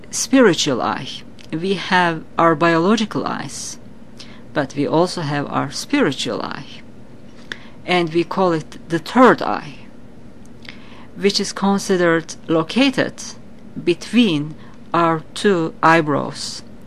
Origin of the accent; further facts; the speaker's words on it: Turkey; as I'm coming from Turkey, as a native Turkish person, we have our traditional ways to keep our home spiritually clean and pure